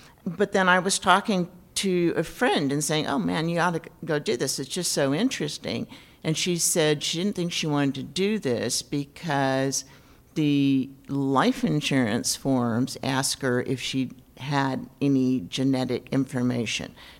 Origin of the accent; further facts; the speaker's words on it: Berkeley, California, United States; from Berkeley, and I've had my gene sequenced